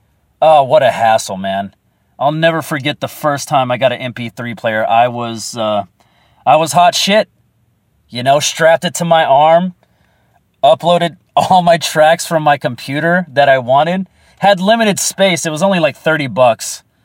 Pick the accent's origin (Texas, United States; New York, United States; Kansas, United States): Texas, United States; I have no room to talk because I am from Texas.